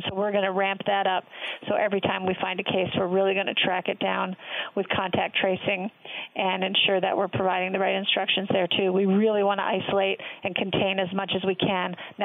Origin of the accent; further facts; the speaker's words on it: Prince Rupert, British Columbia, Canada; now in United States; I'm from British Columbia originally, and my family mm-hmm. is in a small town, Prince Rupert, British Columbia up there.